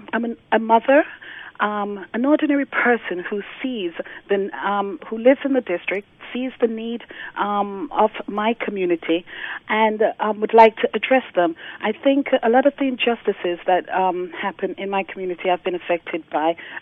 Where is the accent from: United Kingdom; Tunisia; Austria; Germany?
United Kingdom; England; also born or lived in Jamaica; now in United States; I was born in Jamaica, grew up in England, and now I am a citizen of the United States.